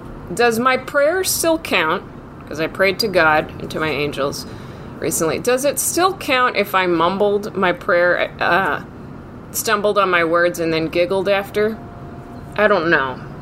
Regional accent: California, United States; I'm from California, never been.

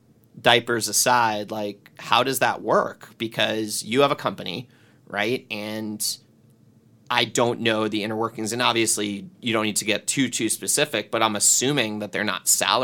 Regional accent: New York, United States; yo, Chicago pizza's better, and I'm from New York

